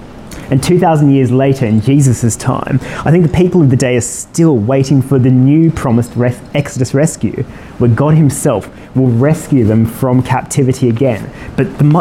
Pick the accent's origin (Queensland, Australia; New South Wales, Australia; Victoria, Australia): New South Wales, Australia; Sydney; accent: somewhere between Australian and London; now in London, United Kingdom; I'm from Australia originally. Been in London for 6 years now, so my accent's somewhere in between on transit, about Singapore or Hong Kong, somewhere around there. Sydney.